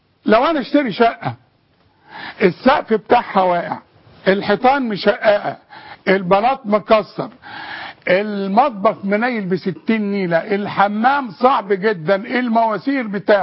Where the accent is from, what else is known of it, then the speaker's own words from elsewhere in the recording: Egypt; وانا كمواطن مصري